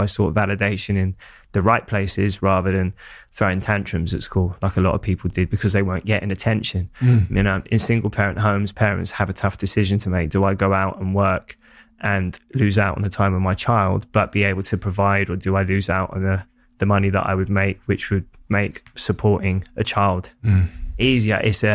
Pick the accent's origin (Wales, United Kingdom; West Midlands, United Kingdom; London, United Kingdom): London, United Kingdom; Hackney; People always go, it must have been really tough growing up in Hackney, but I didn't know any different.